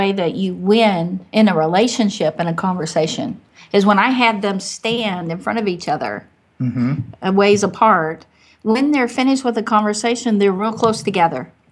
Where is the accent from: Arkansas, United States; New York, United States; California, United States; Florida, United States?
Arkansas, United States; also born or lived in Michigan; I'm from Arkansas, if he takes something when he goes. Like when I was in Michigan, every time I went to someone's house, I took cookies or bread or something.